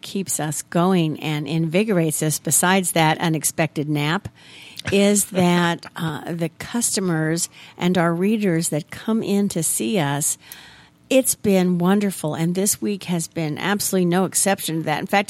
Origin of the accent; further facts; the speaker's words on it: Vandalia, Illinois, United States; they grew up in my hometown of Vandalia, Illinois. They graduated in 1970. I graduated in 73.